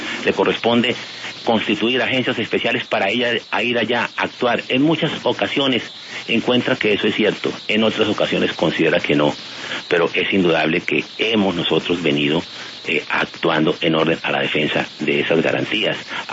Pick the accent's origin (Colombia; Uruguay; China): Colombia; Bogotá; Hace muchos años estoy en la vida pública, aquí en mi tierra, en Bogotá.